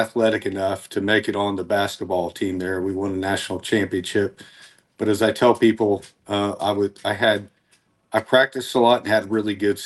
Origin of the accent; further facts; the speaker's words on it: Mustang, Oklahoma, United States; So I grew up in Mustang, Oklahoma, kind of outside town a little bit